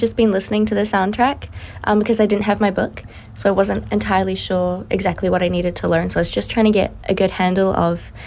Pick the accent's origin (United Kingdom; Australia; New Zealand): New Zealand; Rotorua, Bay of Plenty; So I come from Rotorua